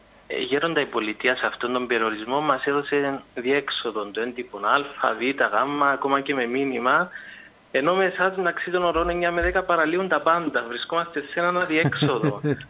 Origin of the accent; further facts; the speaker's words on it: Nicosia, Nicosia District, Cyprus; από Λευκοσία.